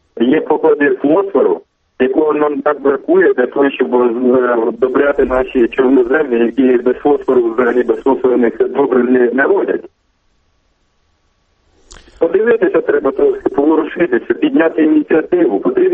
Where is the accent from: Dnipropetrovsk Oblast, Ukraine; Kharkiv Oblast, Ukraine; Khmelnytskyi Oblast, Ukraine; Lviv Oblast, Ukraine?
Dnipropetrovsk Oblast, Ukraine; Kryvyi Rih; я сам родом з Кривого Рогу. 107-ма середня школа міста Кривий Ріг